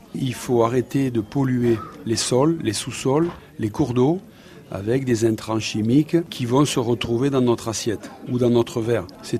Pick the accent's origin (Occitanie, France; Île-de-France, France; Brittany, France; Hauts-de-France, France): Occitanie, France; Je suis né dans les Corbières, dans une belle région qui est dans le sud de la France. J'ai toujours vécu dans cet endroit du monde.